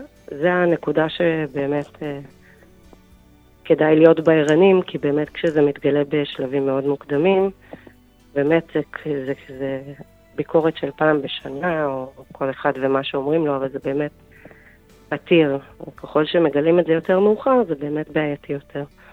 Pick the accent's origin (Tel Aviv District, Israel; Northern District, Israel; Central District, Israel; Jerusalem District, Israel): Jerusalem District, Israel; Jerusalem; אני ירושלמית, נשואה, יש לי 4 ילדים.